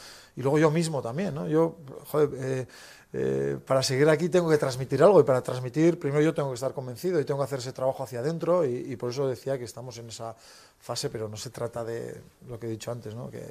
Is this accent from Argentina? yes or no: no; Berriatúa, Basque Country, Spain; Yo al final soy un chico de Berriatúa, donde nosotros cuando éramos niños pues íbamos, montábamos 2-3 autobuses para ir en Navidad a ver esa selección